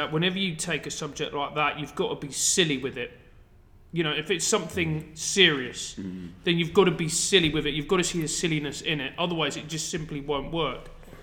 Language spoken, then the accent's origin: English; London, United Kingdom; Yeah, mate, I'm from South London.